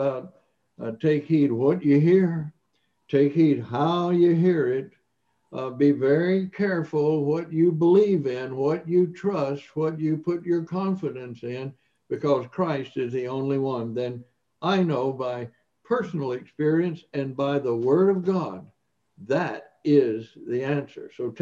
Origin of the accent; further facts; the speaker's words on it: Mississippi, United States; I went to a mainline denominational church for many years as a boy growing up in Mississippi.